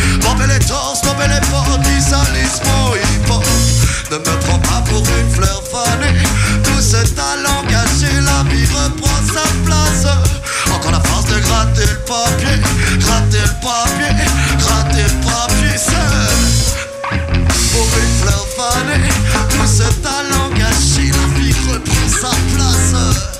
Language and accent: French; Saint-Étienne, Auvergne-Rhône-Alpes, France; on vient de Saint-Étienne.